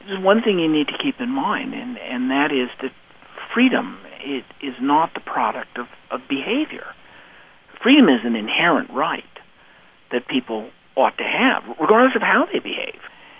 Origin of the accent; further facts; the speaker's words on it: Ireland; Look, I'm Irish.